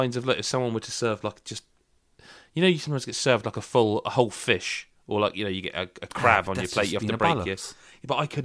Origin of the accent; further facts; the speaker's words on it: Bournemouth, South West England, United Kingdom; All right, mate, how's it going? I'm not from London, I'm actually from